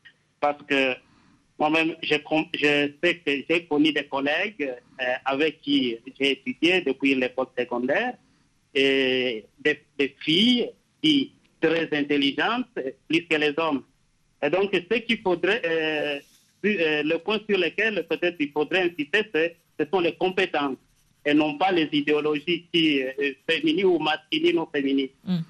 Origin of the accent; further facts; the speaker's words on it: DR Congo; now in Israel; Aussi, par rapport à mon pays d'origine et la RDC, ici